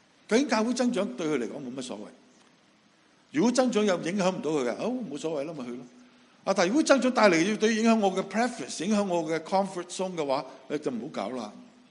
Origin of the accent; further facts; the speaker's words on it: Hong Kong; 我雖然中國人，我都講一啲唔鹹唔淡嘅普通話，但我係香港人